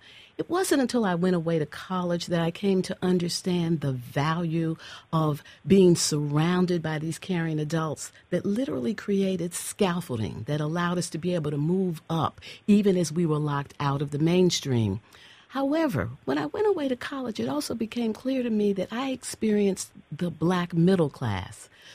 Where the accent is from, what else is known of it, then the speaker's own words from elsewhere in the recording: St. Louis, Missouri, United States; I had the experience of growing up in St. Louis in the 1950s and 60s in the middle of an all-Black community